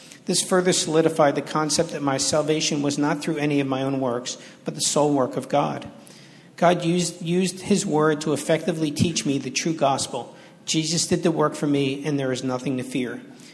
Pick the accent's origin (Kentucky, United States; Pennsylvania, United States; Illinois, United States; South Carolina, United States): Pennsylvania, United States; Philadelphia; born there; I was born in Philadelphia and raised as a Roman Catholic.